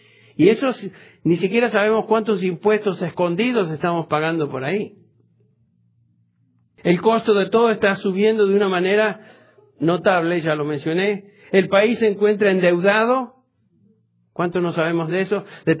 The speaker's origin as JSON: {"language": "Spanish", "country": "Argentina", "moved": "yes", "said": "Yo vine de Argentina hace muchos años."}